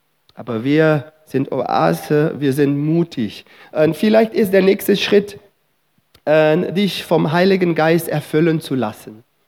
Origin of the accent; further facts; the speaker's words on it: Suriname; ich bin in Suriname in ein Gebiet aufgewachsen, wo es eine muslimische Gemeinschaft gab.